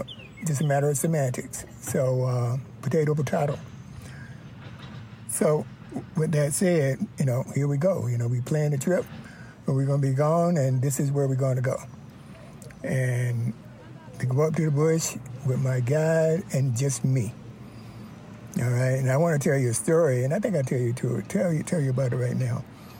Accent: North Carolina, United States; For me, I'm from North Carolina, you know.

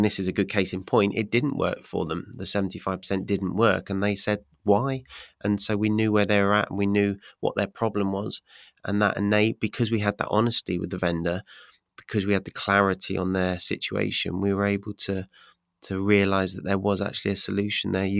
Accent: United Kingdom; We as Brits, we don't like, as a British vendor, we don't like talking about money.

